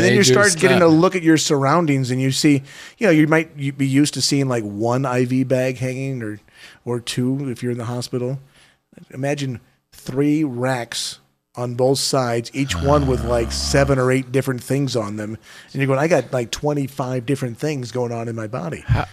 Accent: St. Louis, Missouri, United States; also born or lived in Chicago; I born and raised in St. Louis. Okay, I'm a big Cardinal baseball fan, as you know.

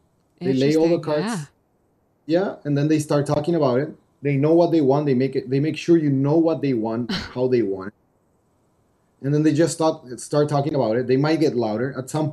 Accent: Paraguay; English is a second language; also born or lived in England / United States / Mexico; Yes, I grew up in Paraguay. I went to England to study English, as you can tell by my accent. And then I moved to the US to do my graduate school with you guys.

